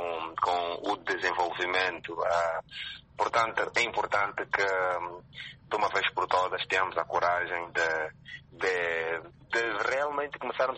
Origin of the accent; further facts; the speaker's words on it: Angola; Nós precisamos conversar muito como angolanos